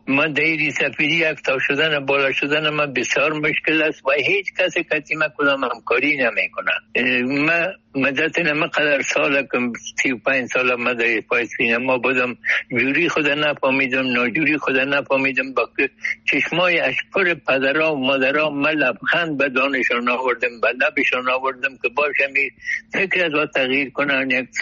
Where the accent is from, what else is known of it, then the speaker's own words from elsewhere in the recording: Kabul, Afghanistan; در شهر خرابات در شهر کونی کابل ولایتم هست